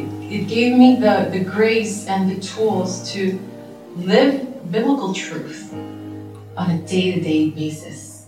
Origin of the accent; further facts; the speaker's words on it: Dominican Republic; I am from the Dominican Republic.